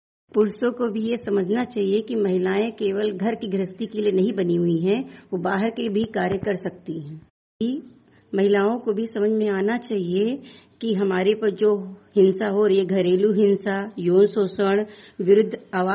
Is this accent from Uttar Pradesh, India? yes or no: yes; Bahraich, Uttar Pradesh, India; मैं बहराइच की रहने वाली हूँ।